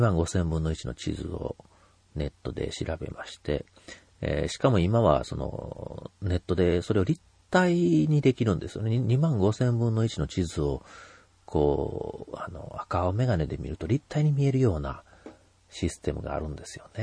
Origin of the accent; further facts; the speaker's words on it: Kansai, Japan; もちろん僕関西人ですので、大阪には何度も足を運んでるわけです。